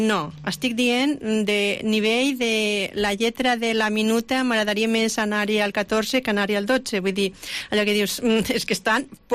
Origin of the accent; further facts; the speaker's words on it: Alcarràs, Catalonia, Spain; Resulta que jo, quan era petita, jo soc d'Alcarràs, i vivia en una masia